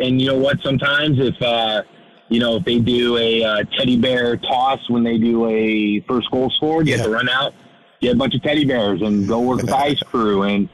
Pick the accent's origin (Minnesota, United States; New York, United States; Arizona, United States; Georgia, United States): Arizona, United States; Scottsdale; they're based in my hometown, Scottsdale, Arizona.